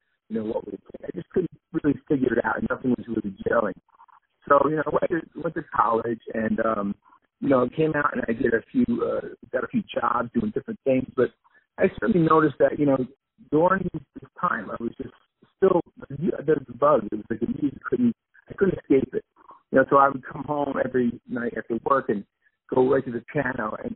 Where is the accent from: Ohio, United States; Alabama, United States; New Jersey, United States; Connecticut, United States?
New Jersey, United States; Livingston; I grew up in Livingston, New Jersey